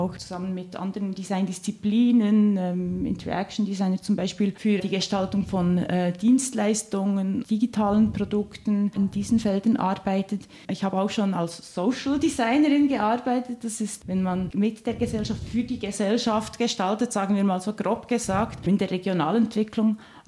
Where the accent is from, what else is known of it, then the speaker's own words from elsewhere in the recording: Bern, Switzerland; born there; also born or lived in Barcelona, Spain; ich bin in Bern geboren, aber ich war dann schon auch unterwegs. Ich bin ein Jahr lang zum Beispiel durch Lateinamerika gereist. Ich habe anderthalb Jahre in Barcelona gewohnt.